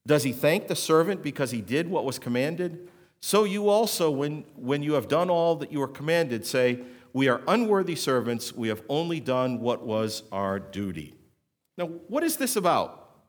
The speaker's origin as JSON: {"language": "English", "region": "New England", "country": "United States", "said": "Now, in the South, right, I'm from New England. This is not my native language, but in the South, there's y'all."}